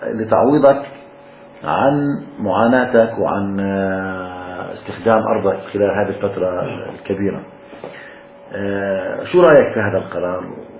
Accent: Palestine; بتعتقد إنه إحنا كفلسطينيين أو كعرب مارسنا أي دور إعلامي

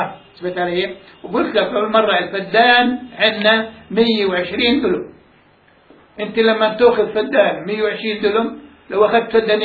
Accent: al-Haditha, Tiberias District, Palestine; moved away; احنا الاساتذه الحدثة قضاء طبرية اسمها.

